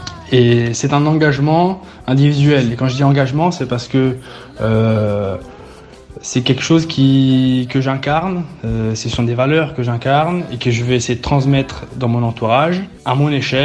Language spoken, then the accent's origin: French; Milan, Lombardy, Italy; born there; j'ai 24 ans. Je suis né à Milan, donc en Italie, d'une mère italienne et d'un père français.